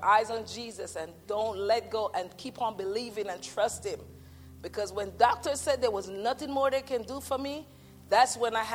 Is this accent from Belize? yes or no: yes; Belize City, Belize District, Belize; I'm from Belize, City Belize.